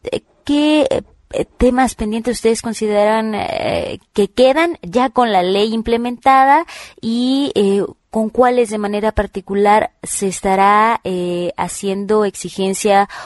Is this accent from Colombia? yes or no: no; Mexico; es a solidarizarnos como ciudadanos, como mexicanos, para seguir haciendo esta lucha